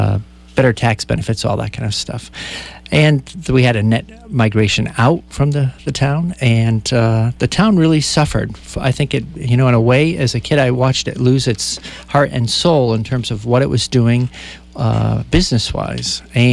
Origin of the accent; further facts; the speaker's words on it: New Britain, Connecticut, United States; And I grew up in New Britain, Connecticut, which the motto of the town was Hardware City of the World.